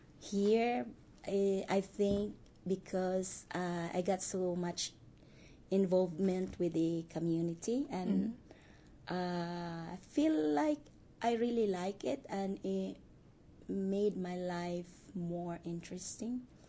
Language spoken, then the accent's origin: English; Philippines; English is a second language; now in United States; asked me if I am from Philippines, you know, or I'm Filipina, and then invited me to go with her to meet other Filipinos